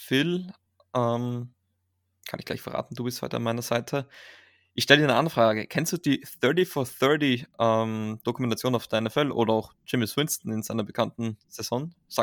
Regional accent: Austria; Als Österreicher die ELF.

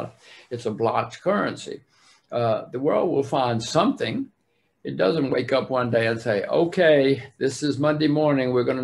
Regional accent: United States; I'm an American too

